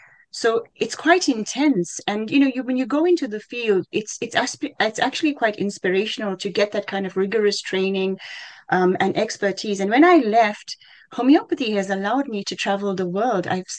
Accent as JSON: {"language": "English", "country": "South Africa", "tie": "born or raised there", "said": "so I grew up in South Africa, and coming from a very culturally diverse country"}